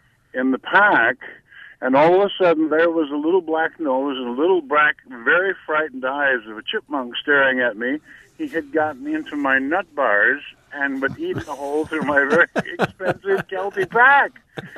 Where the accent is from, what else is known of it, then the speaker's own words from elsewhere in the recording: Sioux Creek Township, Wisconsin, United States; I'm born and raised in Sioux Creek Township in Barron County, and my father was a farmer